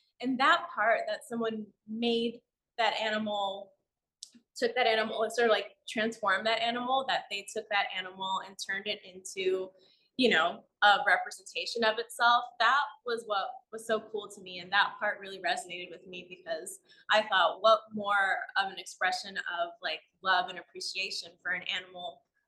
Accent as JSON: {"language": "English", "town": "Miami", "region": "Florida", "country": "United States", "tie": "born or raised there", "lives_now": "New York, United States", "said": "No, I grew up in Miami and I've lived in New York for about like close to 20 years."}